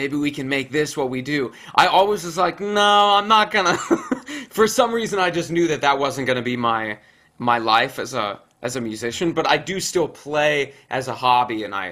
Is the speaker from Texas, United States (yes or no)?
no; Tempe, Arizona, United States; I grew up in Tempe, Arizona.